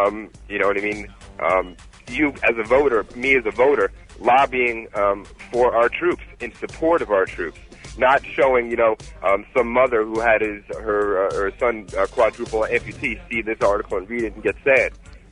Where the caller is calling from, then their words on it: Long Island, New York, United States; I'm actually calling from Long Island on my way to work.